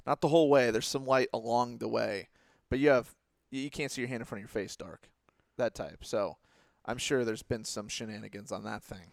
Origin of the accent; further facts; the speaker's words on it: Ames, Iowa, United States; I think my wife grew up the same way. We grew up in the same town. We're both from Ames